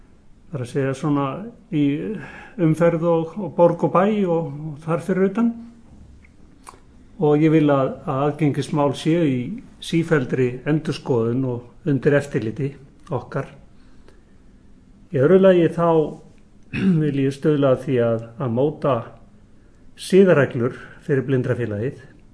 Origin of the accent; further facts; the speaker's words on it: Reykjavík, Capital Region, Iceland; ég er Reykvíkingur, fættur á Njálsgötu, Reykjavík, með bænum. Og ég er fættur 1956, 13. desember, þannig að ég er 59 ára gamall.